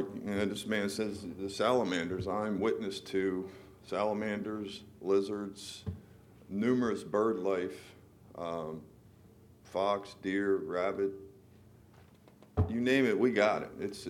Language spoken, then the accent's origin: English; Hockessin, Delaware, United States; I grew up in Hokesson. If you all been to Hokesson?